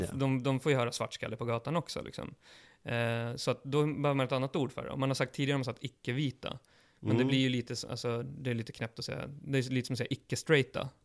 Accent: Sweden; Jag växte upp i Sverige under 90-talet.

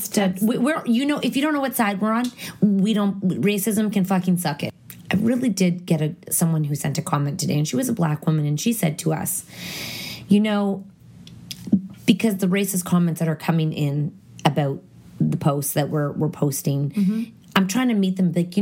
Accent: United States; Although I'm American, but I don't live there. So I've never lived there.

